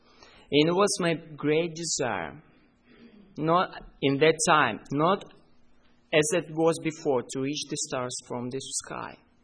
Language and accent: English; Chișinău, Moldova; English is a second language; I was born in Moldova in 1972.